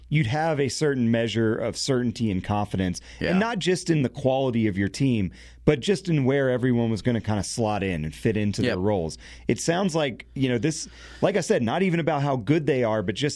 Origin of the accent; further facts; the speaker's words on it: Fort Collins, Colorado, United States; We're from the Colorado and the Fort Collins, Colorado, and we're here filling in on KFK 1310 AM, 103.1 FM on your dial.